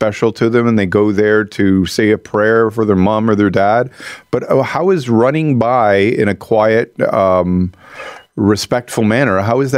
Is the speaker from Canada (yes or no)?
yes; Montreal, Quebec, Canada; That was the slogan when I was growing up in Montreal.